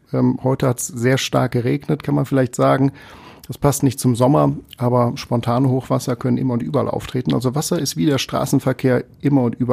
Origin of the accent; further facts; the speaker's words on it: Essen, North Rhine-Westphalia, Germany; Ja, im Essener Norden. Das Krankenhaus gibt es nicht mehr, aber aufgewachsen bin ich im Essener Süden in Haidhausen.